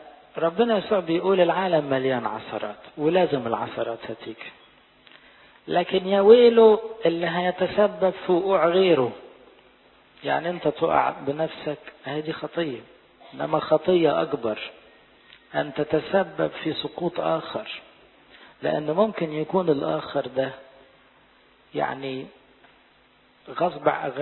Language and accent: Arabic; Egypt; لأن احنا عندنا في مصر الحمد لله 80-90% لعازر،